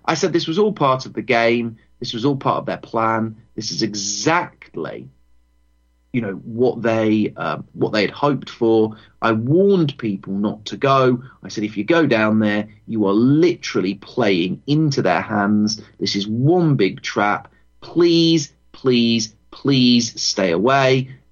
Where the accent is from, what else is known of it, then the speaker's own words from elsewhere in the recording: United Kingdom; It'll be a blanket attack upon our rights as British people to actually go out and protest